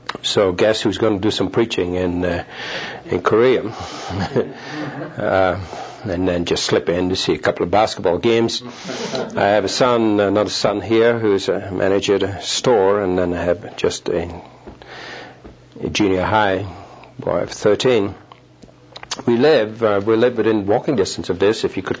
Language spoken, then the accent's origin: English; Netherlands; English is a second language; now in Australia; I am a Dutchman. I was born in the Netherlands. Did not know English until I was 17. Immigrated with my parents from the Netherlands to Australia, and I am a naturalized Australian.